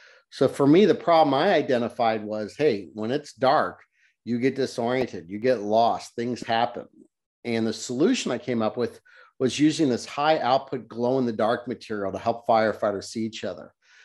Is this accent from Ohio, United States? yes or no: yes; Cincinnati, Ohio, United States; So, you know, I grew up in Cincinnati, had a lot of struggles growing up, really bad ADHD.